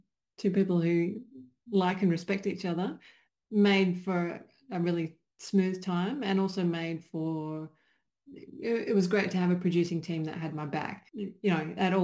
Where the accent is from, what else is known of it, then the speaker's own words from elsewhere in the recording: Western Australia, Australia; whilst I am West Australian, I don't particularly think of it as a West Australian story.